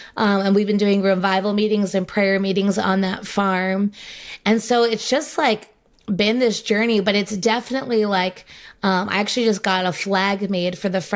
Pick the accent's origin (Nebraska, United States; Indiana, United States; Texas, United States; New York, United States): New York, United States; And I'm not, like, a camping person. I'm like, I'm from New York.